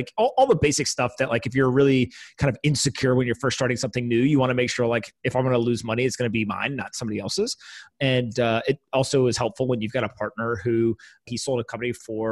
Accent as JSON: {"language": "English", "region": "East Coast", "country": "United States", "tie": "born or raised there", "said": "I grew up on the East Coast, went to the West Coast"}